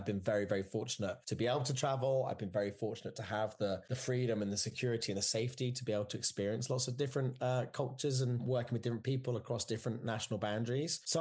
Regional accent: England, United Kingdom; moved away as an adult; now in United States; So I'm English, and I still am British with a British passport. And I've been in the US for 20 years because I got married to my Californian wife.

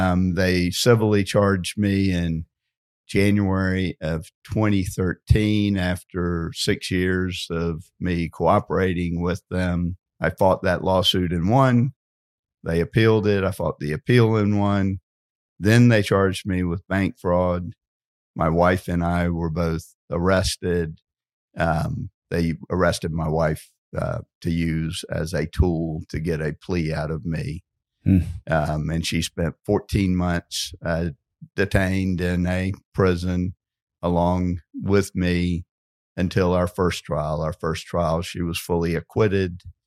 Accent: Orlando, Florida, United States; also born or lived in South Carolina; I mean, my background, I was born in South Carolina, raised here in Orlando, Florida.

